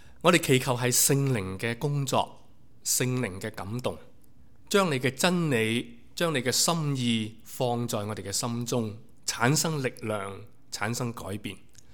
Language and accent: Chinese; China; 我们本来我们中国人的文化对这个问题的看法就是安贫乐道嘛